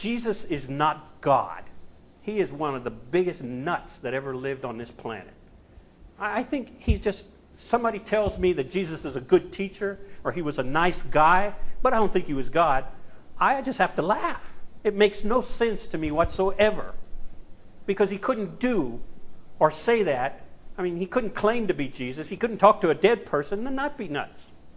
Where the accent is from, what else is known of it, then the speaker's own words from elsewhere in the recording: the South, United States; I'm from the South. We don't play with dead things, so.